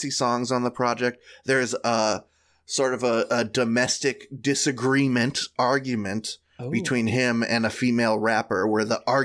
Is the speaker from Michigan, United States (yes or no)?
yes; Michigan, United States; In my small town where I grew up in Michigan...